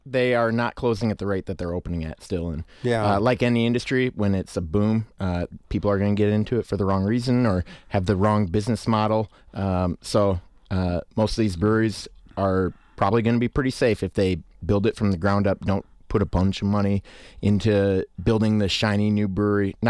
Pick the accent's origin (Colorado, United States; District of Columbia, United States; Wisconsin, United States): Wisconsin, United States; Waterloo; I'm from Waterloo, so originally from Waterloo, so that's a 9-mile drive